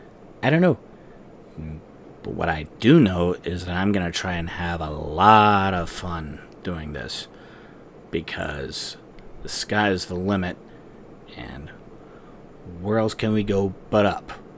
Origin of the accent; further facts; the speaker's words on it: United States; Now, you probably had no idea that I actually had a voice, but this is it, and yes, I am an American.